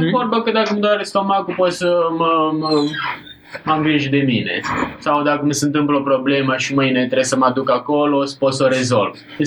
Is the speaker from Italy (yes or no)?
yes; Basilicata, Italy; Romanian is a second language; now in Romania; Prefer lângă Napoli. Lângă Potență, un sat.